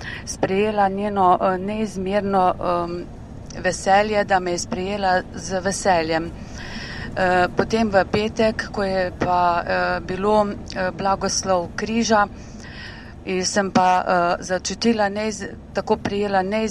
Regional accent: Laško, Savinja, Slovenia; prihajam iz Laškega.

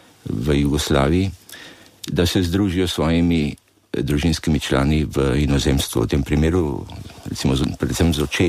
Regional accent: Ljubljana, Central Slovenia, Slovenia; born there; Rojen sem v Ljubljani, starša sta pa mama iz Kamnika, oče pa iz Cerkelj na Gorenjskem.

